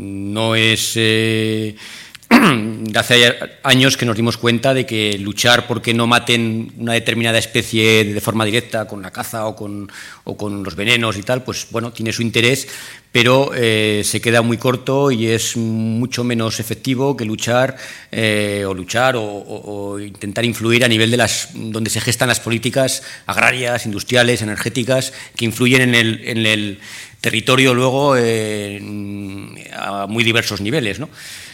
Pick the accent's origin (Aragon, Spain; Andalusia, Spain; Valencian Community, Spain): Aragon, Spain; Zaragoza; 50% de mi sangre es de Orgañá, pero bueno, ya nací en Zaragoza y aunque toda mi familia paterna es de aquí, es allí donde me he criado